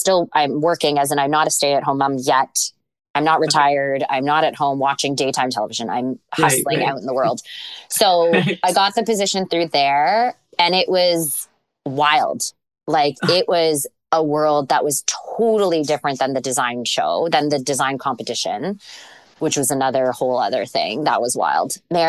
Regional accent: Canada; I'm Canadian. I'm Asian, but I'm Canadian. So I don't, specifically, I'm first born or first generation on my mom's side, second generation on my dad's side.

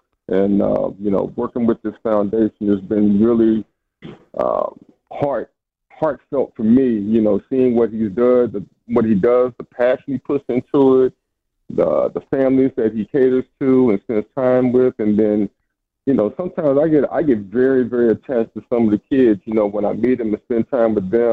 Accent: Silver Spring, Maryland, United States; You know, I grew up in Silver Spring, Maryland, and I've never been to New York prior

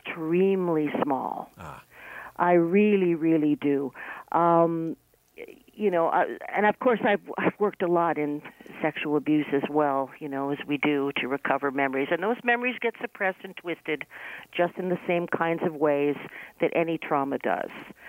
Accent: New York City, New York, United States; I'm from New York City.

